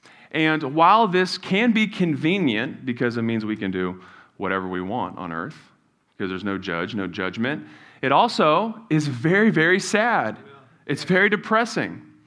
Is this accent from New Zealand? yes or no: yes; New Zealand; And so growing up in New Zealand, I was there from ages 8 to 18, and in New Zealand, it's always voted one of the happiest places to live every year.